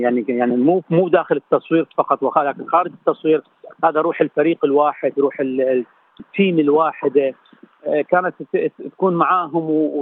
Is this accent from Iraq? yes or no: yes; Iraq; كعراقيين وكثقافة عراقية وكسينما عراقية